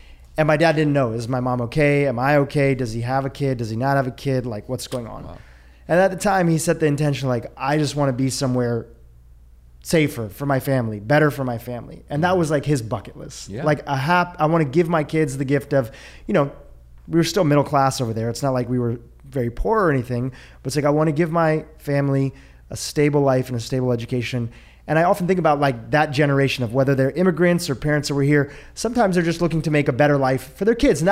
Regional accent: Nairobi, Kenya; born there; I was born on August 1st, 1982 in Nairobi, Kenya.

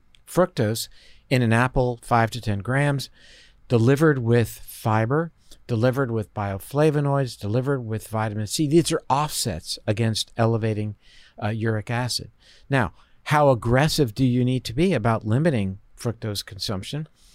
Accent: Florida, United States; I come from Florida, the orange juice capital

